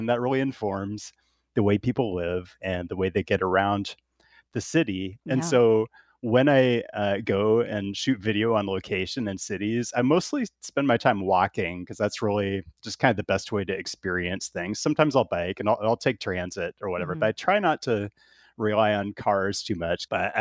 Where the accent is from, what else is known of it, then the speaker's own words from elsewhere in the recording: Seattle, Washington, United States; also born or lived in Portland, United States; I grew up in Seattle and lived in Portland for a while.